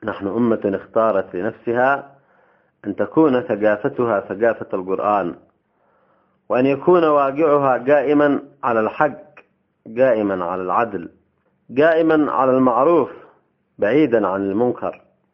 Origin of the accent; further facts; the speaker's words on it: Yemen; بلدنا اليمن